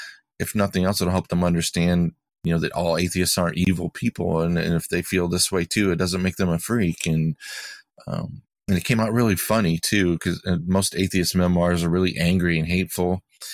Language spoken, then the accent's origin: English; Willard, Ohio, United States; relocated from Willard, Ohio, my hometown, all the way down to Texas.